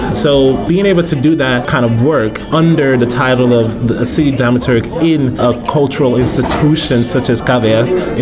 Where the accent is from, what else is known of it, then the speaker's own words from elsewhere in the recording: Los Angeles, California, United States; also born or lived in Nigeria / San Diego / San Francisco; now in Brussels, Belgium; I'm from Los Angeles, but I've lived in Nigeria till I was 10 and also lived in San Diego and San Francisco. I got to Brussels because I came here originally to do my PhD.